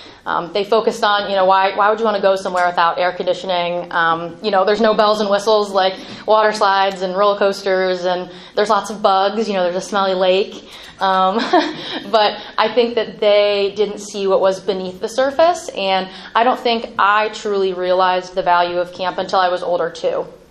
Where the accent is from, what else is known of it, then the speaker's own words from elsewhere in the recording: Medina, Ohio, United States; I grew up in Medina. I went to Medina City Schools, and I'm the oldest of three girls.